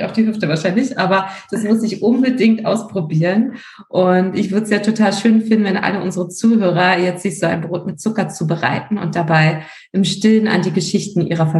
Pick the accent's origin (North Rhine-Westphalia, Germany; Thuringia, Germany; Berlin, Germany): Berlin, Germany; moved away as an adult; now in Munich, Germany; ich bin in Berlin geboren, ich bin dort auch aufgewachsen und mit 21 nach München gezogen.